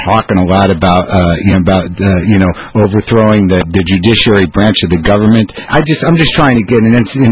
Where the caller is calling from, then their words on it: New York City, New York, United States; I'm calling from New York City.